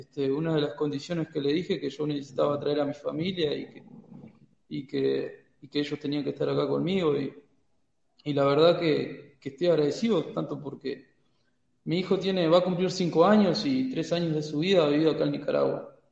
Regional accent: Uruguay; estaba en un equipo que estaba luchando el ascenso en Uruguay, que aparte era el equipo de mi pueblo.

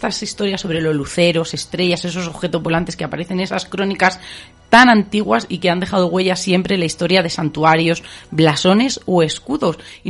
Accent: Saucedilla, Extremadura, Spain; yo soy de Saucedilla

